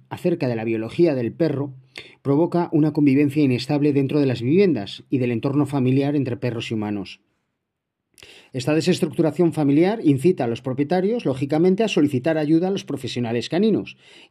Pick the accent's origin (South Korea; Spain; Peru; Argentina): Spain; hay menos sentido común en los propietarios de perros en mi país, España.